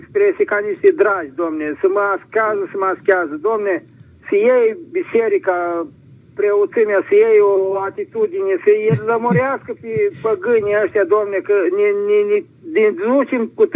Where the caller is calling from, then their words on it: Suceava, Suceava County, Romania; sunt din Suceava.